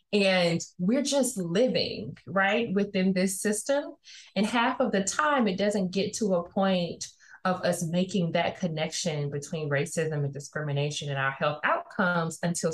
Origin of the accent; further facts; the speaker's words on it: Jackson, Mississippi, United States; I'm from Mississippi. I was raised in Jackson.